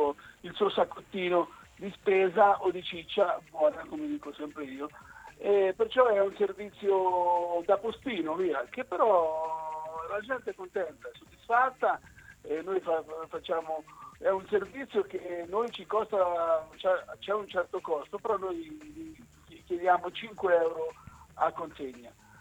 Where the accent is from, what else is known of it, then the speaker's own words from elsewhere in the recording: Loreto, Marche, Italy; Noi siamo, non siamo anconetani, siamo di Loreto, ma siamo anconetani acquisiti